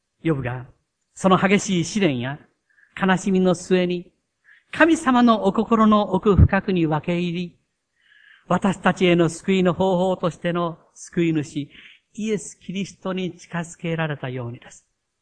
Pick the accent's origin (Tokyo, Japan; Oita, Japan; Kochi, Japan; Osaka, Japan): Kochi, Japan; 私と同じ高知県出身、高知出身の牧師に、島村企画、亀鶴、島村企画っていうですね、牧師がいらっしゃいました。